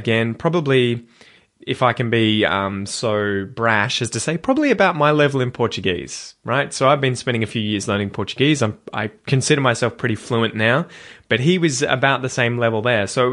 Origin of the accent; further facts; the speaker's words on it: Australia; I guess as an Australian, you kind of see a group of Africans hanging out together and you assume they're all from the same place